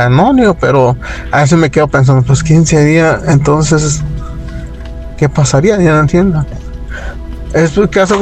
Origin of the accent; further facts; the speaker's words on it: Tijuana, Baja California, Mexico; yo vengo de Tijuana, pero Vero nací en San Luis Potosí.